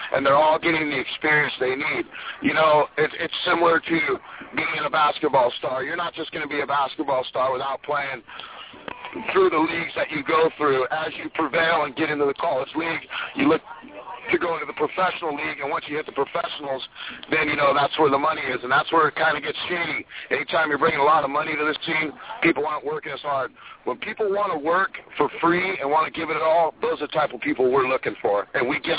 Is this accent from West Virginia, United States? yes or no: no; Hermosa Beach, California, United States; You know, I'm from Hermosa Beach